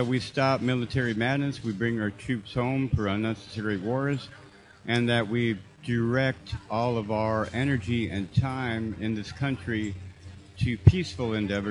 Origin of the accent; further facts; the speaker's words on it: Minneapolis, Minnesota, United States; also born or lived in Cincinnati / Kansas City; I originally born in Cincinnati. I grew up in Minneapolis, Minnesota, St. Cloud area, and then I went to Kansas City and all over.